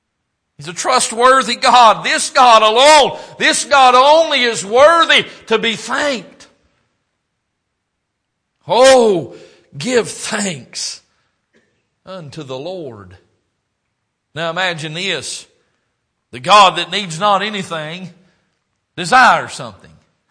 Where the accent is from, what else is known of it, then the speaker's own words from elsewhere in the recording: the South, United States; You can tell I grew up in the South.